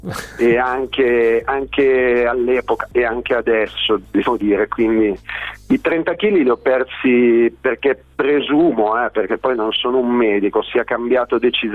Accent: Lombardy, Italy; born there; Sì, vabbè, a parte che ci sono nato, cioè certo, amo la mia terra.

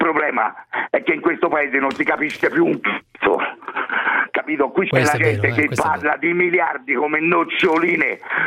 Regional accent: Florence, Tuscany, Italy; perché sono di Firenze, va bene?

